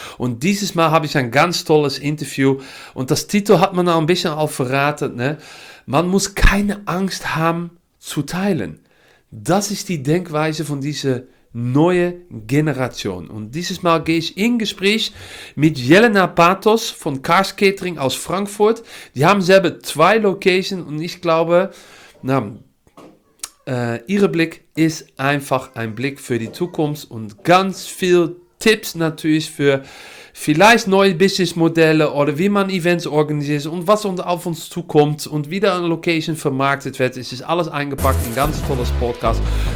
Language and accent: German; Netherlands; German is a second language; now in Germany; Man hört das auch ein bisschen. Ich komme aus Holland, aber ich arbeite und wohne seit Jahren in das schöne Deutschland.